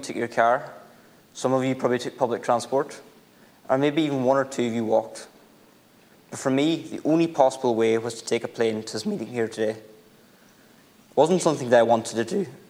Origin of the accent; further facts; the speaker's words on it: Fraughegan, County Donegal, Ireland; I'm 16 years old. I'm from Fraughegan, rural Donegal.